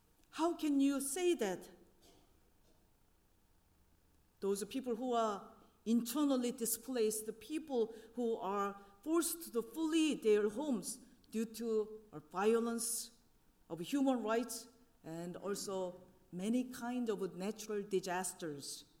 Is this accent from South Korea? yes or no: yes; South Korea; moved away as an adult; now in United States; I was born and raised in South Korea, just like your pastor, Pastor Paul, until I started my U.S. journey in my mid-20s as a US-2 missionary